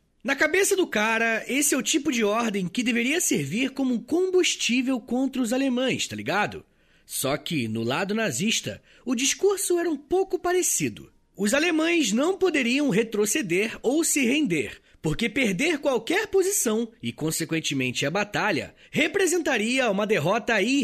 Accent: Rio de Janeiro, Brazil; Eu sou do Rio de Janeiro, gente, eu gosto de verão.

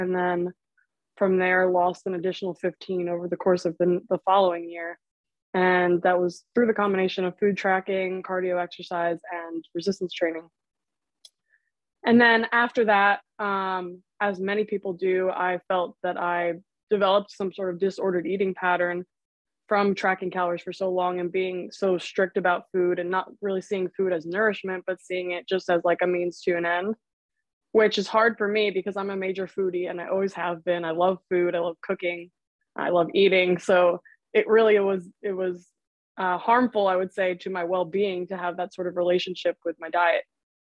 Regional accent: New Jersey, United States; which was a great fit for me because I'm from New Jersey.

